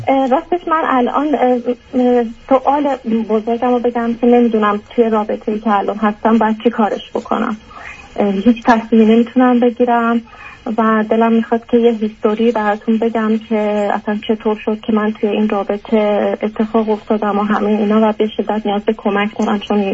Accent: Iran; moved away as an adult; 3 سالم هست که از ایران اومدم بیرون و به عنوان دانشجو اومدم و با همسرم هم اومدم

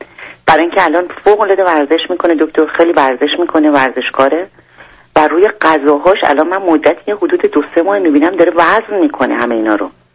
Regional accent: Iran; moved away; ما از ایران که اومدیم شوهر من ممنوع الخروج بود، نمیذاشن از ایران بیاد. قرار بود ما بیایم برای مدت کوتاه اینجا باشیم که بعد بیایم آمریکا.

